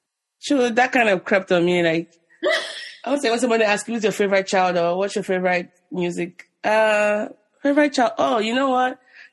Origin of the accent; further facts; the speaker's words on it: Nigeria; moved away as an adult; now in United States; Oh, I was born in Nigeria in the 80s. And I left when I was 25. I moved to the US in 2011.